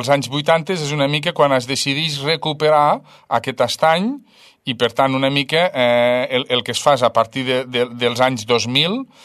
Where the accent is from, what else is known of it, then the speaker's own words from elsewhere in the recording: Balaguer, Catalonia, Spain; jo, com que sóc de Balaguer, sí que puc vindre als estudis.